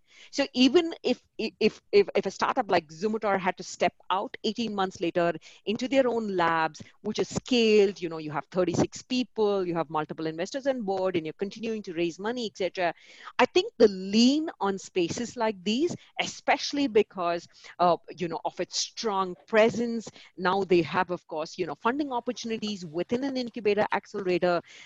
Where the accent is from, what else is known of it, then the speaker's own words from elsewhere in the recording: Bangalore, Karnataka, India; Bangalore, we believed, was the best space to be in, right? I mean, apart from that being my hometown and therefore a comfort right there.